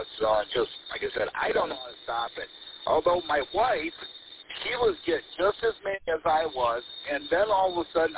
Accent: Paw Paw, Michigan, United States; I always give them a 49079 zip code, which is where I grew up in Papa. So they tell me that that's where I live now, and I haven't lived over there since 2001.

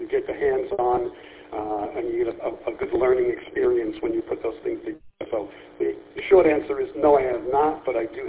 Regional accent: New York, United States; moved away as an adult; now in Virginia, United States; I consider my home state New York. I've been living in Virginia for about a year now, but New York I was born and raised there and lived there for 60 plus years. It'll always be my hometown.

